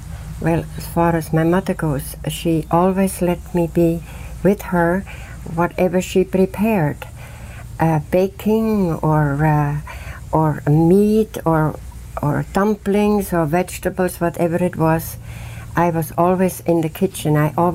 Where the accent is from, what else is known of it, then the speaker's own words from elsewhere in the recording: Munich, Bavaria, Germany; moved away as an adult; now in United States; I was born in Munich, Germany. I went to school in Munich